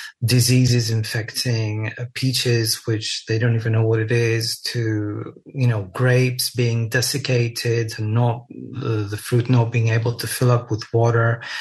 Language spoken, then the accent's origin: English; Greece; I saw cruise ships come one after another here in my hometown, as they do everywhere in Greece.